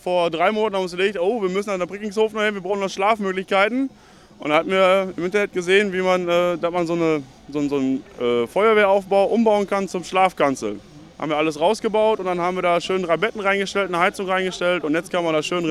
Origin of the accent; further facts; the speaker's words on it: Coesfeld, North Rhine-Westphalia, Germany; Wir kommen aus Coesfeld und wir sind heute Freitagabend schon mit 20 Treckern hier angereist